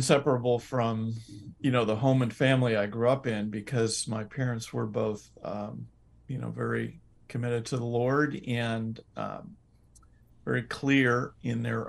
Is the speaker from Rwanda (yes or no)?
no; Moline, Illinois, United States; born or raised there